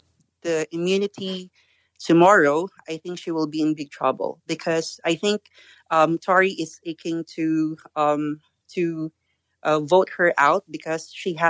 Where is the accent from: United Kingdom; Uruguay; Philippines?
Philippines; I'm from the Philippines.